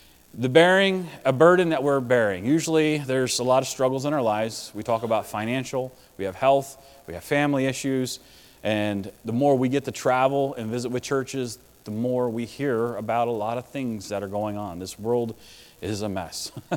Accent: Pennsylvania, United States; I'm from Pennsylvania, not Wisconsin.

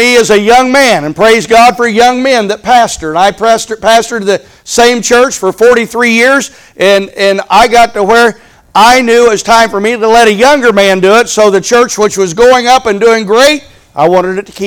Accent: Indiana, United States; I'm from Indiana. I know what tornadoes are. I'm not from Tornado Alley like Kansas and Oklahoma and Arkansas and some of those, Texas.

